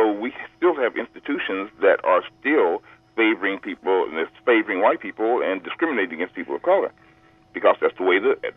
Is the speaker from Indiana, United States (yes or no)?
yes; Indiana, United States; now in California, United States; I was born and raised in Indiana.